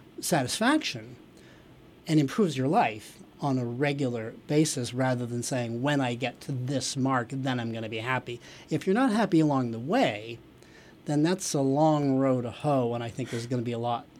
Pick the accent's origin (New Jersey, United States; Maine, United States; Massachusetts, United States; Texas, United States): Maine, United States; I'm actually from Maine originally.